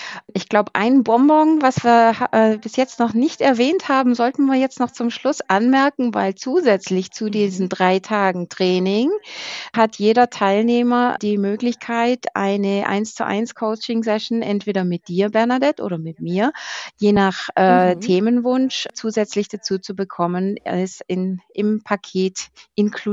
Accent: Baden-Württemberg, Germany; weil wir kommen ja so aus dem Schwäbischen

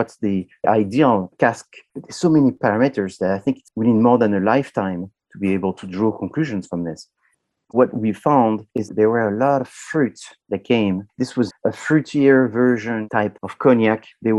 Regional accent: France; I'm from France

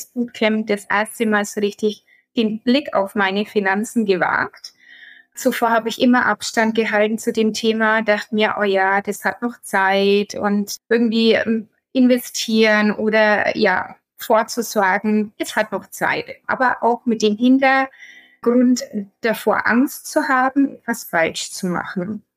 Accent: Bavaria, Germany; ich komme aus Mittelfranken bei Nürnberg und ich bin Dreifachmama. Ich bin 34 Jahre

